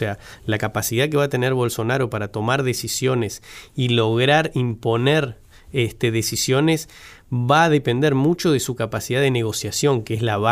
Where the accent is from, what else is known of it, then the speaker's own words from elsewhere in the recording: Paso de los Libres, Corrientes, Argentina; also born or lived in Uruguaiana, Brazil; tengo doble nacionalidad. Soy mitad argentino, mitad brasileño. Me crié en la frontera, en el principal puerto seco de Argentina y Brasil, Paso de los Libres Uruguayana.